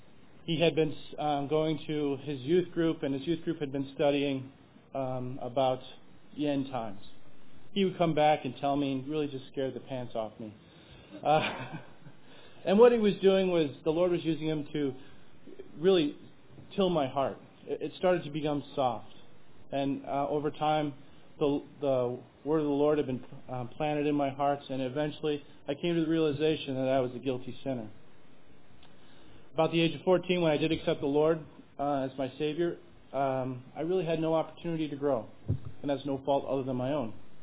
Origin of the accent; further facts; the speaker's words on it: Rochester, New York, United States; I'm from Rochester, New York. I attend Northgate Bible Chapel.